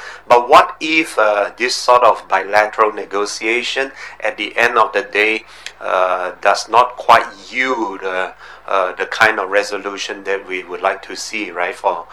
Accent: Sabah, Malaysia; Kota Kinabalu is the capital of Sabah, Malaysia's easternmost state, and which happens to be my home state as well.

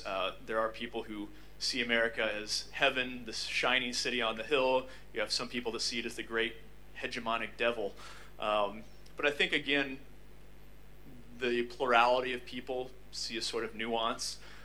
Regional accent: United States; And I mean, as an American, I've had outright hostility from young Chinese in China.

